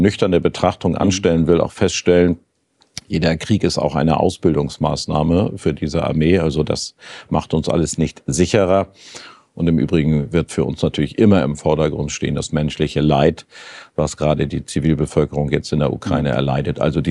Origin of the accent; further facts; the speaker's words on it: Germany; Da sind wir an vorderster Stelle als Deutsche mit dabei.